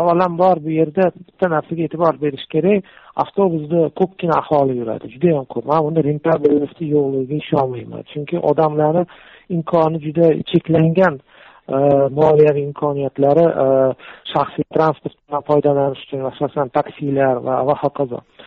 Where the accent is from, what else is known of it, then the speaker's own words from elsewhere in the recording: Tashkent, Uzbekistan; Odamlar bilan gaplashib turamiz, ko'rib turamiz toshkentlikmiz.